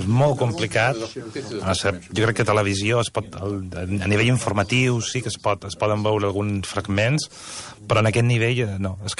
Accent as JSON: {"language": "Catalan", "region": "Balearic Islands", "country": "Spain", "said": "Som de Mallorca"}